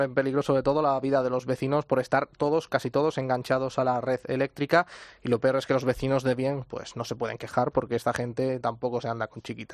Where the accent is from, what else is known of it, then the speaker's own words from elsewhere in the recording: Seville, Andalusia, Spain; Yo soy sevillano, tengo 31 años